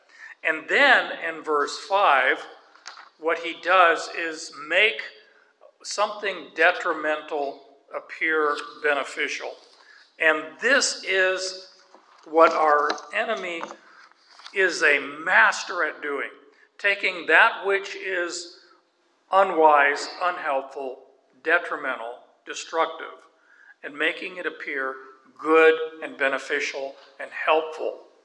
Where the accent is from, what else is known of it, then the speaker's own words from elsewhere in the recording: Arizona, United States; my experience growing up in Arizona in the desert.